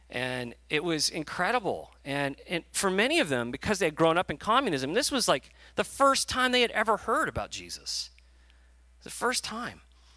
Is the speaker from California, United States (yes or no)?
yes; Fresno, California, United States; Well, I grew up in Fresno, an hour south of Modesto.